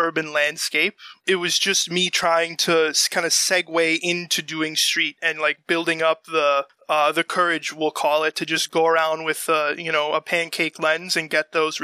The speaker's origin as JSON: {"language": "English", "country": "Canada", "said": "especially as a Canadian going into those places"}